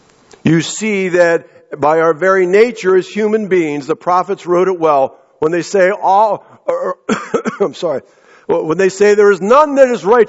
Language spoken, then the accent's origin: English; United States; That is who I am as an American